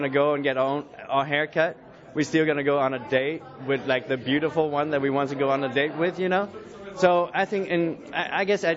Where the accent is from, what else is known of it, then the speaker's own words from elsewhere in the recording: Vietnam; like I did when I was growing up in Vietnam.